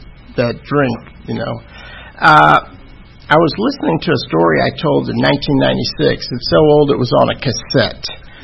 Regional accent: Atlanta, Georgia, United States; I'm born and raised in Atlanta, Georgia.

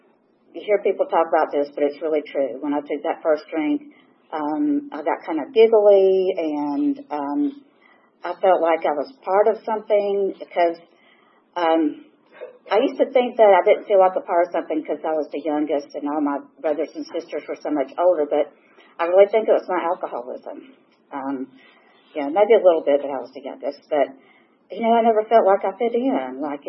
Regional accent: Tishon, Georgia, United States; Okay, so I grew up in Tishon, Georgia. I'm a Georgia girl. And I was the youngest of a family of five children.

